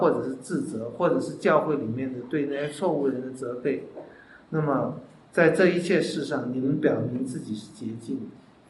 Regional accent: China

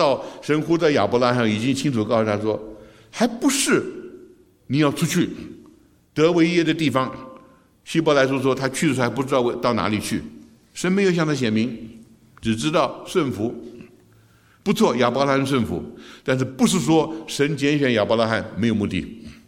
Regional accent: China; 我们中国人说馊主意哈，这个主意真的很馊啊。

